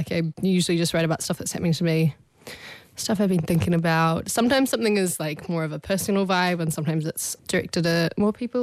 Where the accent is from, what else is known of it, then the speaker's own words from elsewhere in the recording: New Zealand; The good thing is I'm from New Zealand and so there's kind of no concept of celebrity.